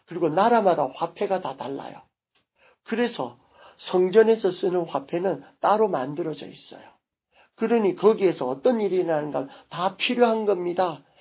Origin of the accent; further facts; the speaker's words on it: Busan, South Korea; 마치 제 고향 부산에서는 가니까 여름마다 뭐가 때문에 난린가 하면은 해수욕장에다가